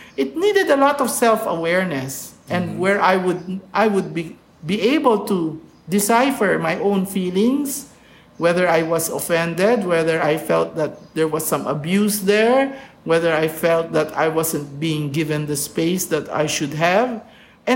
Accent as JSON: {"language": "English", "country": "Philippines", "said": "And as a Filipino, I would say that the Filipinos are pretty much relaxed with their boundaries"}